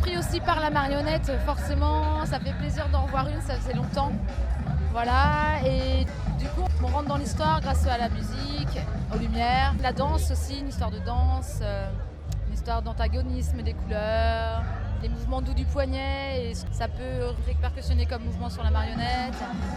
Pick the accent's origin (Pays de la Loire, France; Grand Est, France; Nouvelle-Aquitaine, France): Pays de la Loire, France; Torfou; Je suis issue de Torfou également